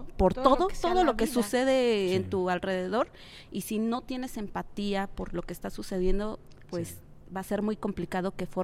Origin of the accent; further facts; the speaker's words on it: Mexico; en mi país es donde sentí más fuerte este golpe, y curiosamente cuando yo iba al extranjero y me veían era como, ¿realmente eres mexicana?